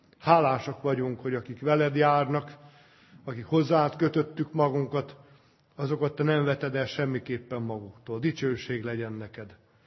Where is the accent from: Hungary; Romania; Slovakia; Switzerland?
Romania; Transylvania; Mindjárt rájöttek a testvérek, hogy Erdélyből jöttem, ott úgy köszönünk, hogy békesség Istentől.